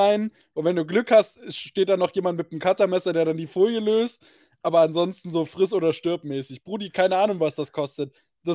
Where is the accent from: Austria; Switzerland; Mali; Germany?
Germany; East Germany; Ich darf das sagen, ich bin aus Ostdeutschland.